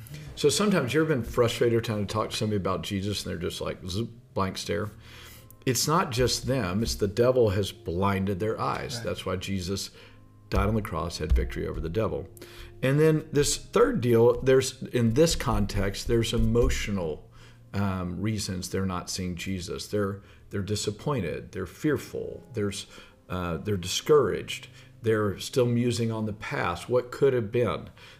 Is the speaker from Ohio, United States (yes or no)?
no; Texas, United States; And I grew up in Southeast Texas, so guys didn't cry.